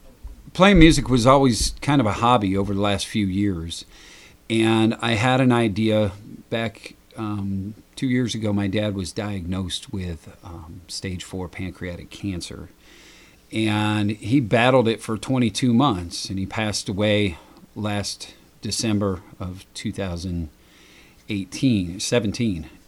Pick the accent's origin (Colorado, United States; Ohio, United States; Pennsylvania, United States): Ohio, United States; now in Mexico; I'm originally from Northeast Ohio. I moved out here to Mexico about 10 years ago